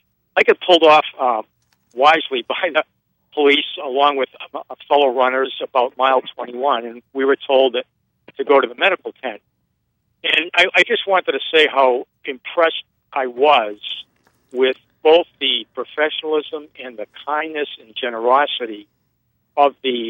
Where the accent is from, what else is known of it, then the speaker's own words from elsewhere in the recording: New Hampshire, United States; And, you know, basically, I'm from New Hampshire.